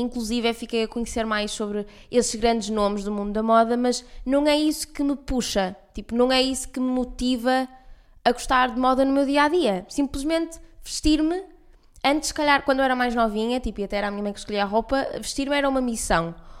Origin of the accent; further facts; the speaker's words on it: Porto, Portugal; Também os meus pais estão a morar no Porto, portanto, eu sou do Porto, não é?